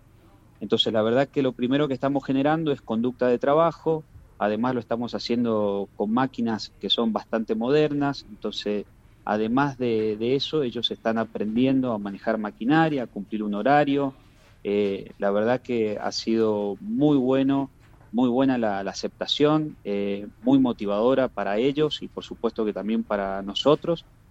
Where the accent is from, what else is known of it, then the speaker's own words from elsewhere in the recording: San Juan, Argentina; Nosotros, yo soy de San Juan, sí.